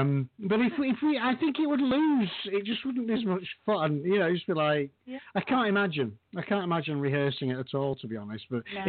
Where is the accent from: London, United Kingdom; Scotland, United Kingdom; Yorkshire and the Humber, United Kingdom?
Yorkshire and the Humber, United Kingdom; Doncaster; also born or lived in Midlands; now in Houston, United States; I am Yorkshire. I'm originally from Doncaster. I'm actually living in Houston now, but originally from Doncaster. I lived in the Midlands for a while. I lived near Ashby de la Zouche. Colville, just outside Ashby.